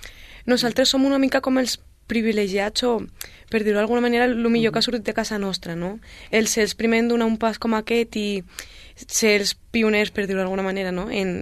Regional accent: Sabadell, Catalonia, Spain; jo sóc d'un barri d'aquí de Sabadell, sóc de Can Puigcener

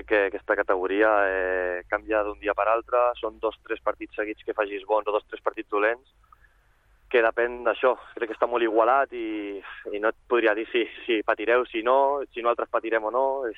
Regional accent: Sabadell, Catalonia, Spain; Al final soc de Sabadell, que estimo el club

